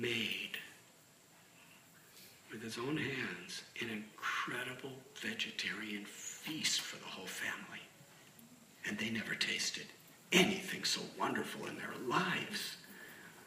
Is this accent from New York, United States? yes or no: no; Illinois, United States; I never heard of Butler, Pennsylvania. Of course, I'm from Illinois.